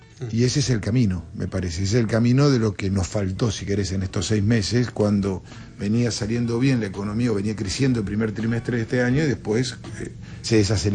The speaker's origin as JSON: {"language": "Spanish", "country": "Argentina", "said": "Tenemos como argentino entender que la inflación es igual pobreza."}